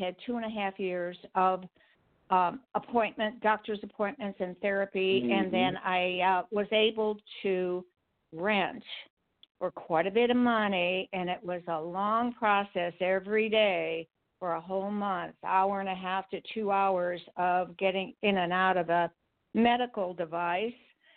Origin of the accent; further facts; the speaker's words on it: Paso Robles, California, United States; I'm from Paso Robles, California. It's halfway between Los Angeles and San Francisco in a beautiful brick-growing area.